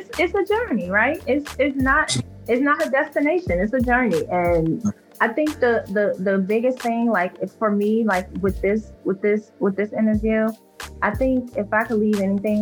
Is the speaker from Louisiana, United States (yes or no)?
yes; Louisiana, United States; I chose Atlanta specifically because I'm in Louisiana. I'm from Louisiana.